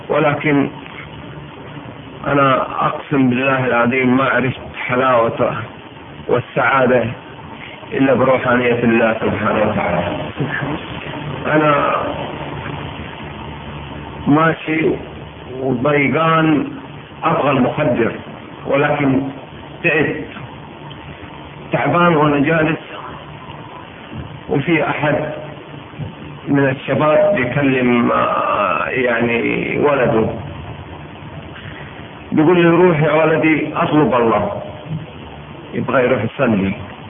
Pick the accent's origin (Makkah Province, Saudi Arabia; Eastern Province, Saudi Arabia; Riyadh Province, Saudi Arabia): Makkah Province, Saudi Arabia; Mecca; انا ولد مكة وما حجيت، انا ولد مكة وما صمت